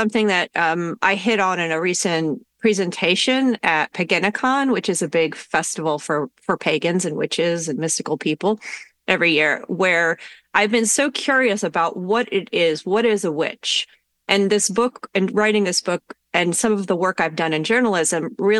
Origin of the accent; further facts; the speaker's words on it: United States; I grew up outside of New York City looking at the skyline, and that for me was almost a deity.